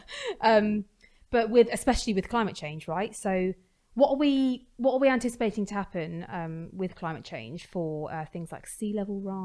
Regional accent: Portsmouth, South East England, United Kingdom; I grew up in Portsmouth, so living quite near to the shoreline

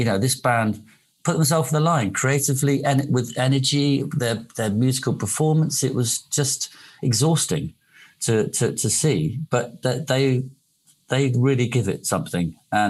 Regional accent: Bridport, South West England, United Kingdom; growing up in Bridport in Dorset.

